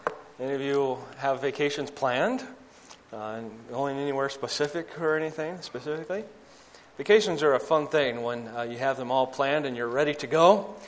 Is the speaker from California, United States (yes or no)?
yes; California, United States; now in Elmira, United States; Even though I miss home, Southern California, my hometown is being beat up by fires and mudslides and all that stuff.